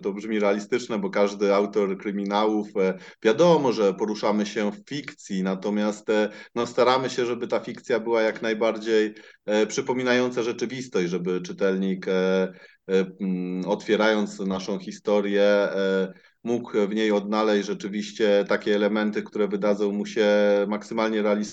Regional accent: Warsaw, Masovian Voivodeship, Poland; Ja wychowałem się na Ochocie. To jest dzielnica Warszawy

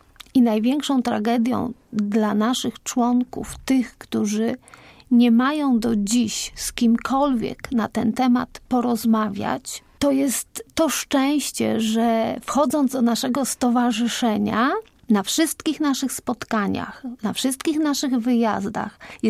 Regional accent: Poznań, Greater Poland Voivodeship, Poland; ja jako poznanianka, jako wielkopolanka

